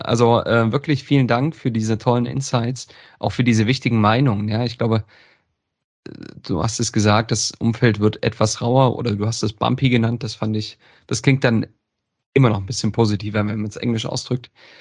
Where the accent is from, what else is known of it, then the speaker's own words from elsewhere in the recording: East Germany, Germany; Das finde ich als Ostdeutscher ja immer extrem abenteuerlich.